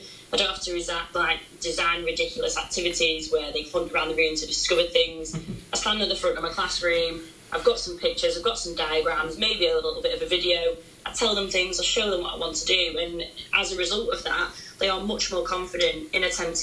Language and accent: English; Blackpool, North West England, United Kingdom; I am more than likely going to be talking about my hometown of Blackpool and our children that grow up here